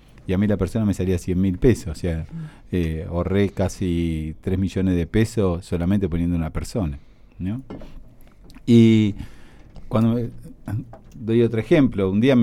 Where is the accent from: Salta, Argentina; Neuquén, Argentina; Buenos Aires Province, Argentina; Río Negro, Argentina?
Buenos Aires Province, Argentina; Berisso; yo soy de Berisso, uno nació, vivió, o sea, tuvo su juventud, todo. Armé mi empresa acá en Berisso, yo vivo de una empresa constructora familiar.